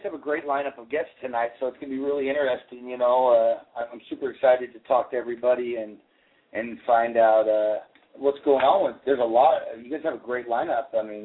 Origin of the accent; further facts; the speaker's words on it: Oregon, United States; I'm from the West Coast up in the Pacific Northwest in Oregon.